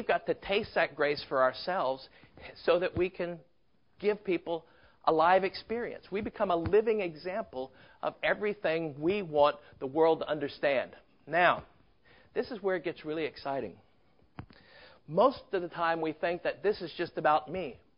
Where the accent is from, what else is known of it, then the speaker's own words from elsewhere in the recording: Miami, Florida, United States; Now, I grew up in the South, Miami, Southern Florida.